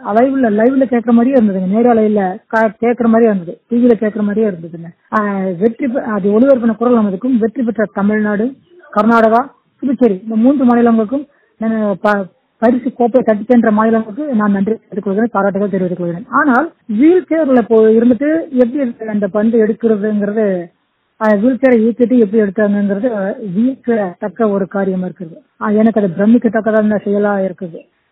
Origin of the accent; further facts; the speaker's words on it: Coimbatore, Tamil Nadu, India; born there; எங்க ஊர், நான் பிறந்த ஊர்ல கோயம்புத்தூர் நடந்ததுங்க